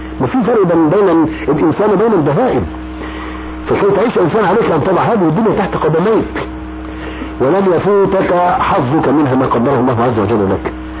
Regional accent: Egypt; موت الأميرة ديانة، الناس كانوا يولدون عندنا في مصر

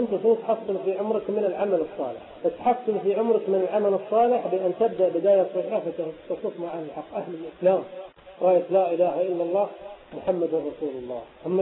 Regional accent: Iraq; احنا ليش عندنا في العراق احنا ليش فاشلين من فشل الى فشل

